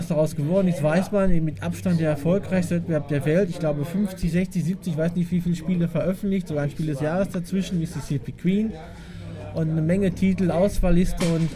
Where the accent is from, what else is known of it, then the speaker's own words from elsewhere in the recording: Switzerland; Aber als Schweizer mit Frankenstärke geht's noch.